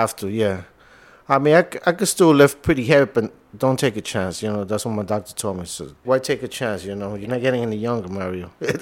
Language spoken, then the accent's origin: English; Honduras; now in New York City, United States; I'm from Honduras. I've been, you could say, most of my life here in New York City, Manhattan. I've always been a Washington Heights gentleman.